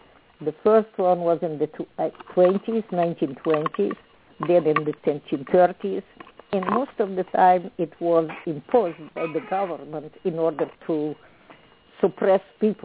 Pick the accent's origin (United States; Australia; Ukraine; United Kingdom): Ukraine; Sloviansk, Donetsk Oblast; Right in my hometown in Slavyansk, which is now right in the middle of the site.